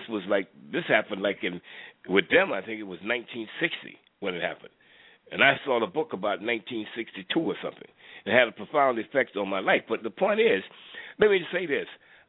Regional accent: Florida, United States; I grew up in Florida. I grew up in a hunting community. Everybody had guns.

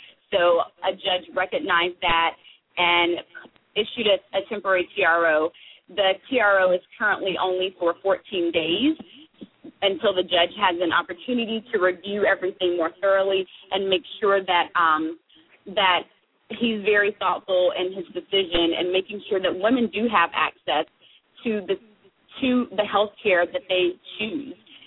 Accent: Alabama, United States; also born or lived in Columbus, Georgia; I grew up in a very rural area. I was born in Columbus because the little town that I grew up in Alabama, didn't have a hospital.

